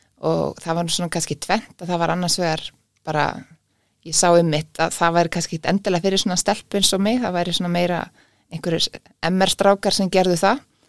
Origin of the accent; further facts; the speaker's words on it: Reykjavík, Capital Region, Iceland; Já, ég fætt 1979 og ég ólst upp í Reykjavík í gamla Vesturbænum á Tungutu.